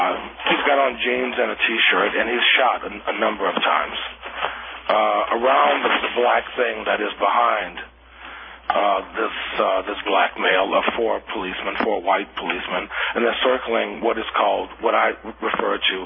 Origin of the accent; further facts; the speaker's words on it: the South, United States; I'm from the South, so it's very easy to come up with subject matter to do things with politics and racism.